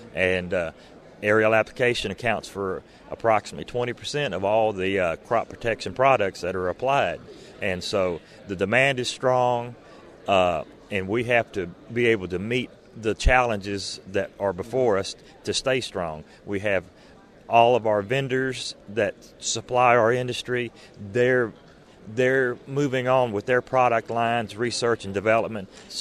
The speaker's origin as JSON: {"language": "English", "region": "Arkansas", "country": "United States", "said": "I'm from Arkansas, have a two-airplane operation with a partner"}